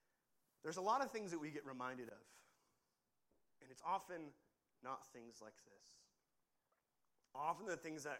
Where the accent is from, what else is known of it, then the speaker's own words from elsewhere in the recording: United States; now in Australia; And I realized, oh, Australians are much more submissive to authority than I am as an American.